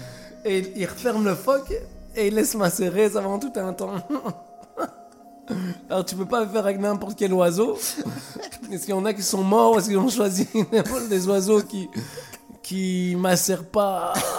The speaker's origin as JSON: {"language": "French", "country": "Belgium", "said": "Parce que tu sais qu'ici, chez nous, en Belgique"}